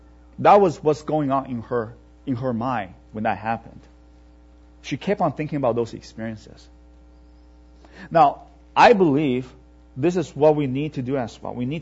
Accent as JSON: {"language": "English", "country": "Canada", "tie": "born or raised there", "said": "in Canada, where I grew up. I remember when I was growing up in Canada"}